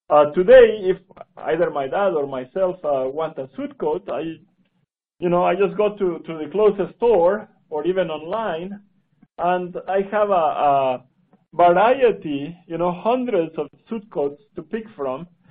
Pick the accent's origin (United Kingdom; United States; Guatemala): Guatemala; when I was a kid, and I am originally from Guatemala